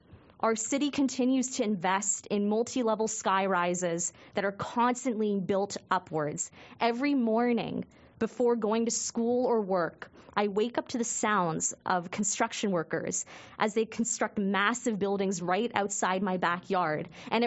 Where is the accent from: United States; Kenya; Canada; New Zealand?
Canada; Surrey, British Columbia; So in all my years growing up in Surrey Centre, notably known as Wally or downtown Surrey